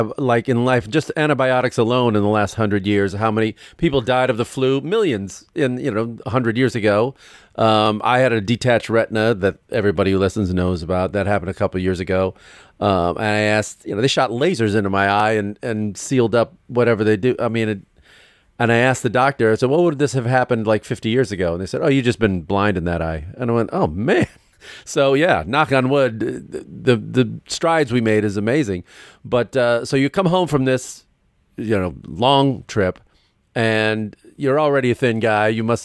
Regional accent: United States; I can say as an American, that is a bargain us.

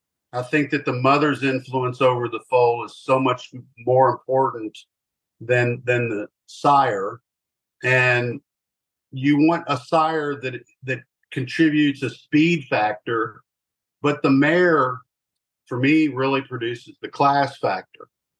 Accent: Lexington, Kentucky, United States; And I was raised around the breeding industry. I was raised in Lexington

